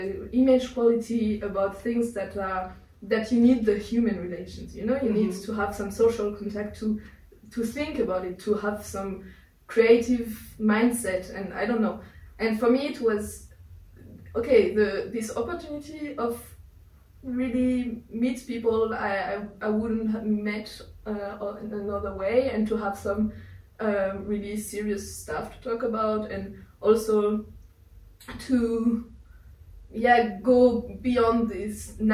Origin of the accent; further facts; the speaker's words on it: Marseille, Provence-Alpes-Côte d'Azur, France; English is a second language; it was also related to my hometown, Marseille